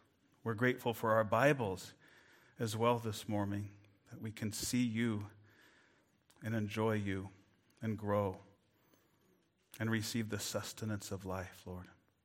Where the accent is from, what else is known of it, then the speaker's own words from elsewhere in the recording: Cusick, Washington, United States; when I was growing up in Cusick